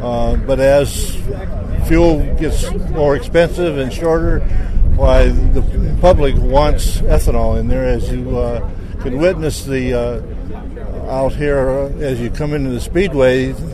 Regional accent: Anamosa, Iowa, United States; I'm from Anamosa, over by Cedar Rapids, and I farm in that area.

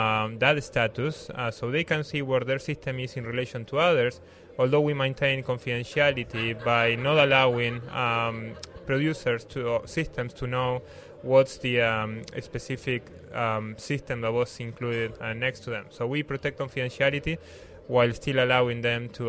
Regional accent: Argentina; now in United States; Well, I'm originally from Argentina.

